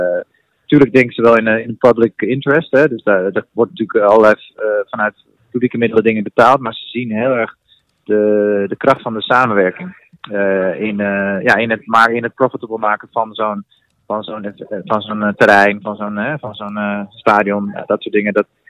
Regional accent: Netherlands; Dat zie je echt wel, dat wij dat in Nederland echt wel veel beter doen, hè.

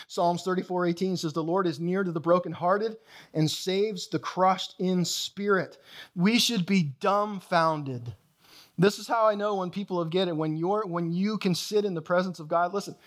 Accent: Canada; I, of course, have one of the unique citizenships on earth, the highest of the highest echelons as a Canadian. My Canadian passport is like a golden book anywhere in the world.

